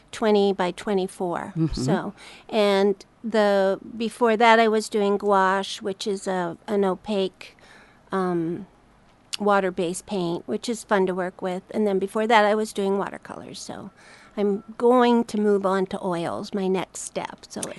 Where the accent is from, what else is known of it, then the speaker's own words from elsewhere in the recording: Canada; I lived in Toronto for a very long time. Yeah, I'm Canadian, but I'm dual.